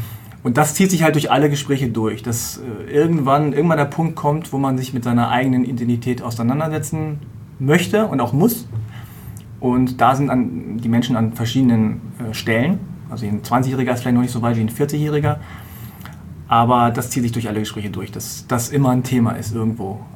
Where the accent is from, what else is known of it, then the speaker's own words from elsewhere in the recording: Hanover, Lower Saxony, Germany; born there; du bist geboren in Hannover, aber deine Eltern sind beide, okay.